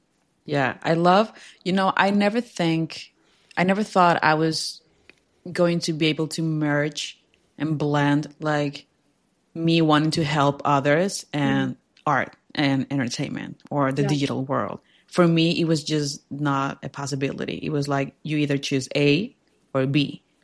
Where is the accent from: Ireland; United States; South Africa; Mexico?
Mexico; Merida, Yucatán; opened its campus here in my hometown, Merida.